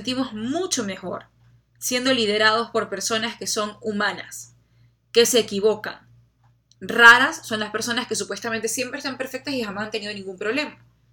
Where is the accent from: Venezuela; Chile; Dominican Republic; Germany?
Venezuela; como dicen en mi país Venezuela, con cara de cañón